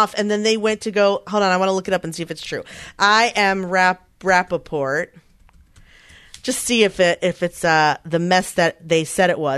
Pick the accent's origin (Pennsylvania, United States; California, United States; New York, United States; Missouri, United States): Pennsylvania, United States; Philadelphia; Philadelphia is in my hometown. I really want to see everyone there.